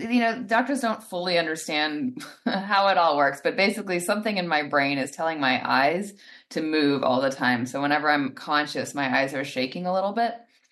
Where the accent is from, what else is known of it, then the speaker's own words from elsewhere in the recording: Washington, United States; Here I'm back now where I grew up in Washington State.